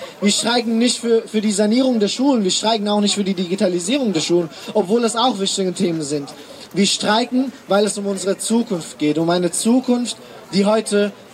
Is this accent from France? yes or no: no; Afghanistan; German is a second language; now in Germany; Ich habe einige schöne Erinnerungen aus meiner Kindheit in Afghanistan.